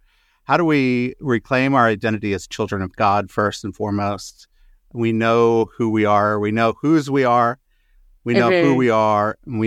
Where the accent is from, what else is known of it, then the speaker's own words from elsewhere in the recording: Puyallup, Washington, United States; And then I grew up in Puyallup. So I was, you know, on the west coast of Seattle.